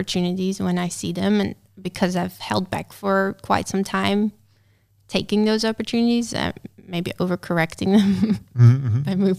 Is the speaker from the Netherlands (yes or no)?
yes; Almere, Flevoland, Netherlands; English is a second language; Because I was very focused on internships in my hometown, because then I could spend more time in the relationship. All my internships have been mostly in Almere.